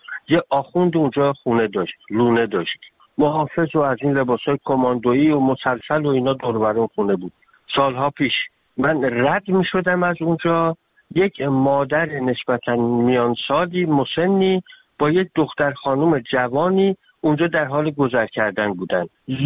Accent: Iran; ما ایرانی هستیم

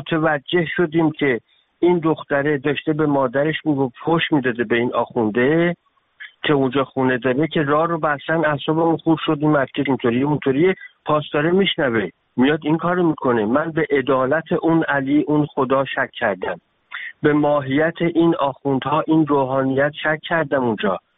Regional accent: Iran; ما ایرانی هستیم

